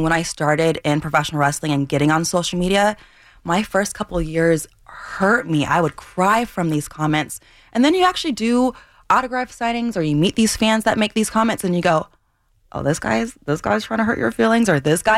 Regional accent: Iowa City, Iowa, United States; I was better at track and field. I was the fastest girl alive at the age of 12 in Iowa City.

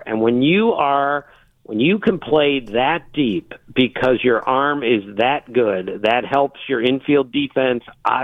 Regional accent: Maryland, United States; And I grew up in Maryland, and Boog is one of the great great resources in the history of Oriole baseball.

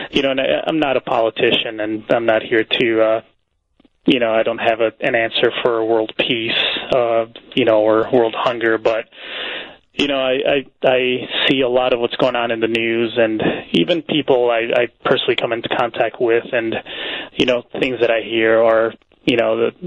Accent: Chicago, Illinois, United States; I was born and raised in the near South Side in a neighborhood, a very nice neighborhood named Pilsen, which I'm very proud of. So I'm a Pilsen native, born and raised. I stayed local for university.

